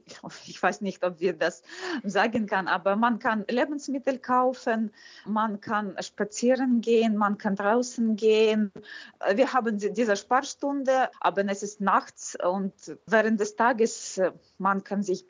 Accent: Kyiv, Ukraine; German is a second language; Ich habe meine Heimatstadt sehr, sehr, sehr vermisst. Ich habe meine Wohnung vermisst und auch ich habe hier was zu tun beruflich.

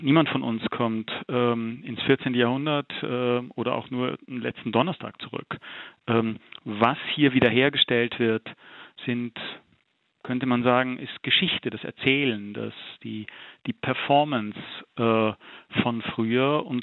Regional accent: Austria; now in Switzerland; Ich bin ein Österreicher, der in der Schweiz lebt.

